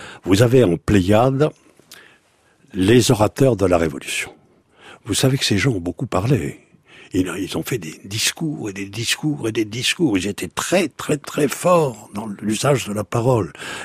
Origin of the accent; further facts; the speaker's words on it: Bordeaux, Nouvelle-Aquitaine, France; Pourquoi je suis de Bordeaux ? Vous imaginez, je n'ai pas besoin de vous faire un état des lieux de la région. Je suis révolutionnaire parce que je suis girondin.